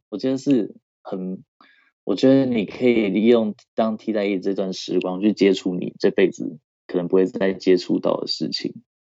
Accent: Taiwan; now in Canada; 我是台湾人，我是台湾人，但是我好像也快变成加拿大人而且今年应该会去办移民

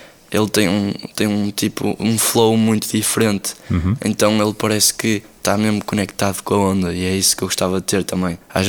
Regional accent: Leça da Palmeira, Porto, Portugal; voltar a ver a minha praia de onde eu nasci, onde eu cresci. E basicamente, Leça, para mim, a parte da praia é uma casa.

